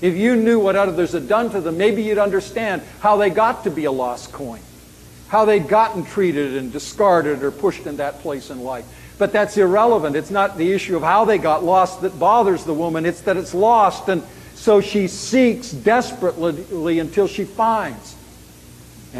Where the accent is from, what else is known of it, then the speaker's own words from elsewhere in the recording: Canada; I'm Canadian, I can say those things